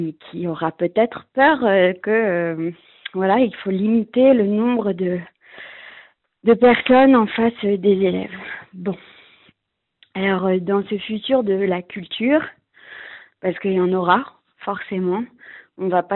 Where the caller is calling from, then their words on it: Grenoble, Auvergne-Rhône-Alpes, France; à Grenoble.